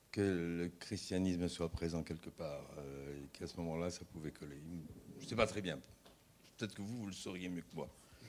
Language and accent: French; Tunisia; parce que je venais de Tunisie. Et qu'en Tunisie, ben, je pense qu'à Marseille, c'est la même chose.